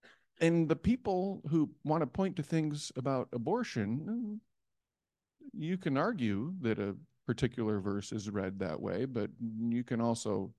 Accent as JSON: {"language": "English", "town": "Decorah", "region": "Iowa", "country": "United States", "tie": "born or raised there", "said": "I was born and raised in Decorah. One older sister. Dad's from Decorah, too."}